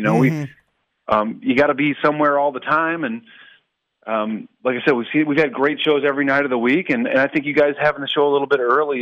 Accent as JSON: {"language": "English", "town": "Wayland", "region": "Michigan", "country": "United States", "tie": "born or raised there", "said": "A lot of people don't know we're named after my hometown in Waylon, Michigan."}